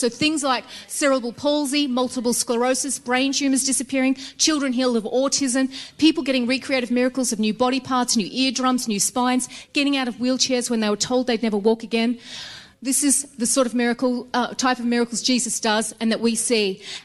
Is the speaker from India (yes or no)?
no; Australia; we're from Australia. You probably tell from the accent.